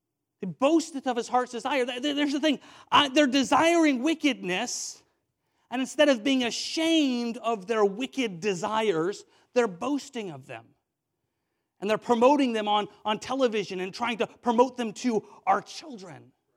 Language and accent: English; Washington, United States; I grew up in Washington State